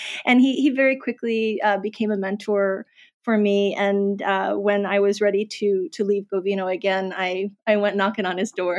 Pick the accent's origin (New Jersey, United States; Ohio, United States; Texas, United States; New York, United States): New York, United States; New York City; moved away; I had been born and raised in New York City. I left in the late 90s.